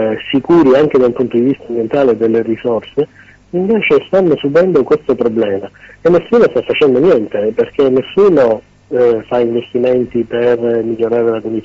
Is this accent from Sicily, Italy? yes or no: yes; Sicily, Italy; Io sono siciliano